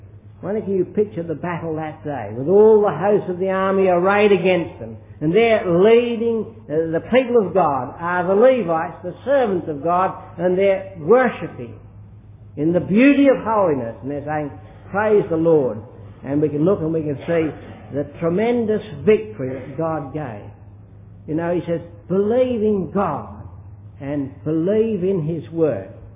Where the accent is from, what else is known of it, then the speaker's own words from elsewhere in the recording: Scotland, United Kingdom; And I was brought up in Scotland, I was brought up in a lot of Scots traditions.